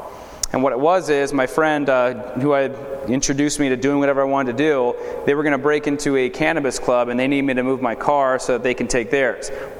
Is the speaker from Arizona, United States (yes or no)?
no; California, United States; So like Chris was saying, I grew up in the San Fernando Valley.